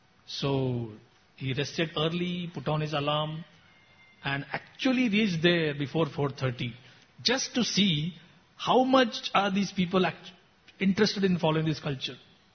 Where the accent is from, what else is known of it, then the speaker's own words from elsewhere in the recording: India; I mean, we are from India.